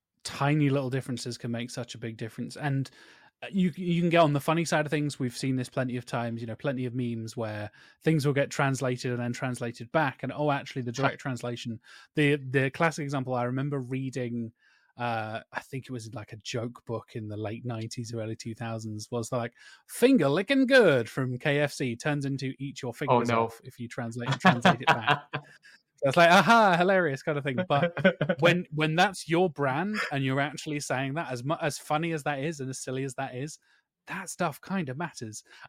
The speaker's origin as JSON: {"language": "English", "country": "United Kingdom", "said": "I am very British."}